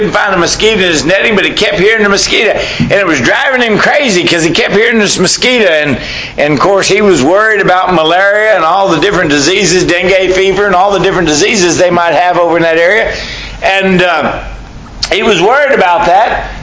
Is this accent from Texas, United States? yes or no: yes; Texas, United States; I mean, we live in South Mississippi. I grew up in South Texas.